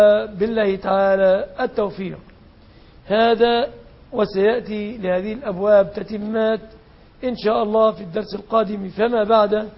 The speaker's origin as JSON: {"language": "Arabic", "country": "Egypt", "said": "توصيفه في بلادنا مصر ليس فقيرا"}